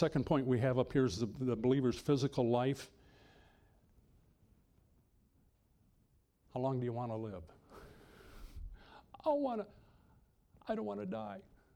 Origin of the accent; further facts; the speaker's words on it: Midwest, United States; growing up in the Midwest in the cold winter's day, as a kid, it's fun to breathe.